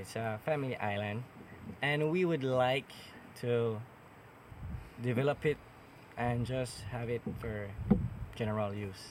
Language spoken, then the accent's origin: English; Dangriga, Stann Creek District, Belize; I'm from Dangriga, here in Belize. And I grew up on the islands